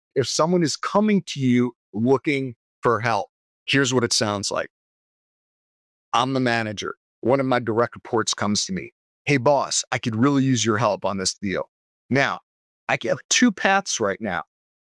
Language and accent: English; New York, United States; Now, guys, I'm from New York. I speak fast.